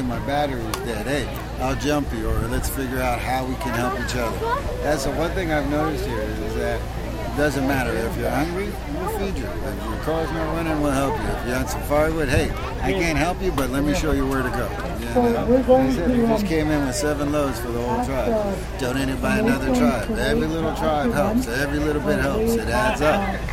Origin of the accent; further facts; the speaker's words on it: Sonoma, California, United States; from Sonoma, California. I'm from Big Valley, Clear Lake area, Rancheria.